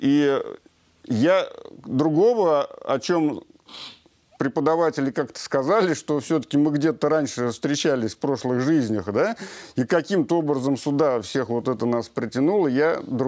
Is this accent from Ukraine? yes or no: no; Nizhny Novgorod, Nizhny Novgorod Oblast, Russia; я из Нижнего Новгорода.